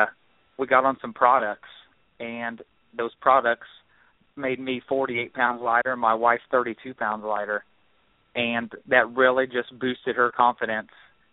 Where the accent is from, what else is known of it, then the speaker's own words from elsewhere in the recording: Indiana, United States; Like Danny said … we're from Central Indiana. We were both formerly two business owners. I operated a family farm with my father